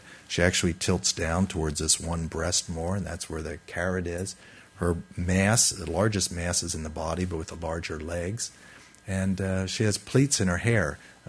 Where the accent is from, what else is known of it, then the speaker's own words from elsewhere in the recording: Pennsylvania, United States; Where I grew up in Pennsylvania, people would always put these out in their yard at Easter time.